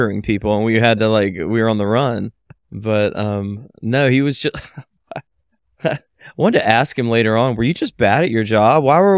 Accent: Florida, United States; born there; also born or lived in Lynchburg, Virginia / Memphis, Tennessee / Buckeye, Arkansas / Missouri; No. I was born in Florida.

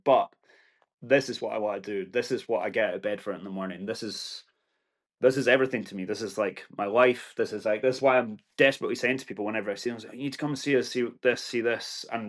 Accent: Portree, Scotland, United Kingdom; also born or lived in Braes; I grew up in Portugal. I'm born and bred Sky, anyway. But I started my first few years in Braes, and then moved into Portree, which is where my mum and dad are from, anyway. So my ancestors go back in Sky, like, hundreds of years, either side. Grew up there.

